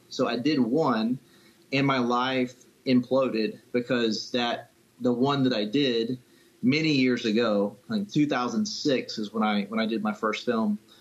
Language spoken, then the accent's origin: English; South Carolina, United States; also born or lived in Charlotte; But I was born in Charlotte, grew up in South Carolina.